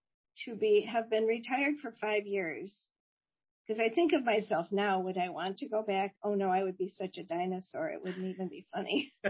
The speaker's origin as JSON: {"language": "English", "town": "Oak Park", "region": "Illinois", "country": "United States", "tie": "born or raised there", "said": "I grew up in Oak Park, Illinois, a suburb of Chicago."}